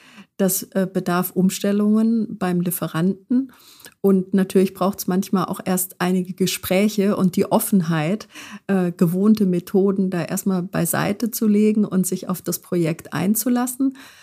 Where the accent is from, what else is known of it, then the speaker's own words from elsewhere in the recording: Konstanz, Baden-Württemberg, Germany; Ich komme vom Bodensee aus Konstanz